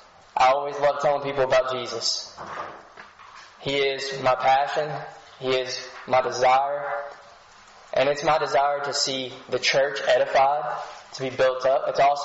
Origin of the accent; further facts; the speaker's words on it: Kentucky, United States; I come from Western Kentucky.